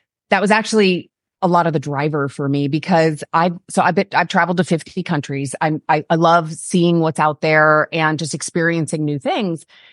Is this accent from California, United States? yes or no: no; Virginia, United States; So I'm from Northern Virginia. So right outside DC. So I spent 30 years of my life there